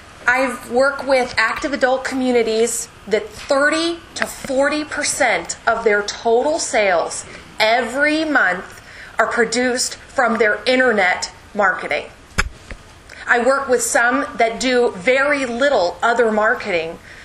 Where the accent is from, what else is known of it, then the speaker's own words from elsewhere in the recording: Orlando, Florida, United States; I'm from Orlando, Florida, and work with a number of communities in Florida